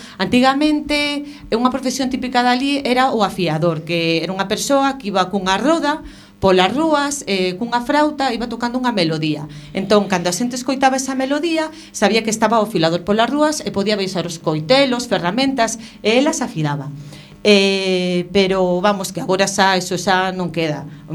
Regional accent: Ourense, Galicia, Spain; Son de Ourense.

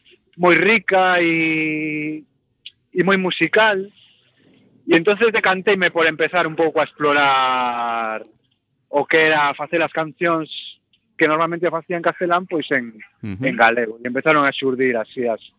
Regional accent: Galicia, Spain; o galego é a miña lingua nai

